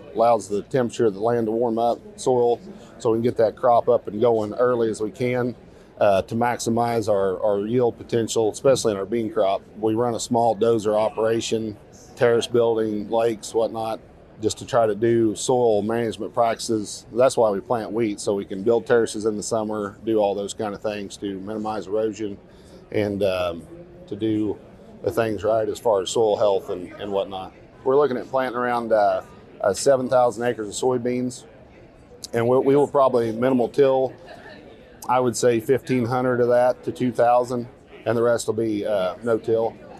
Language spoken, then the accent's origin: English; Bogard, Missouri, United States; from Bogard, Missouri. I'm a row crop farmer.